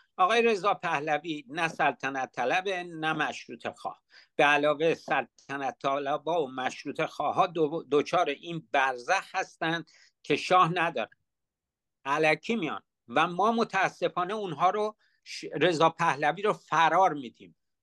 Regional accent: Iran; moved away as an adult; من شخصا مگه از ایران نیومدم بیرون؟ چرا اومدم بیرون؟ برای اینکه امنیت نداشتم

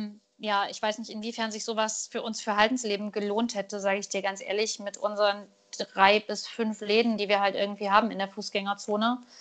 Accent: Weimar, Thuringia, Germany; Also ich komme ja ursprünglich aus Weimar.

